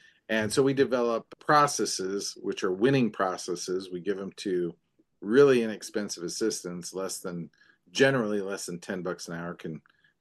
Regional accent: East Peoria, Illinois, United States; also born or lived in Galesburg; And then we moved to East Peoria, Illinois, and I grew up there, which is right across the street, right across the river from

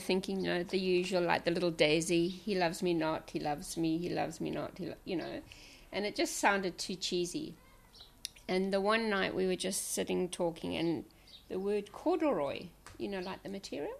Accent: Scotland, United Kingdom; born there; I was born in Scotland.

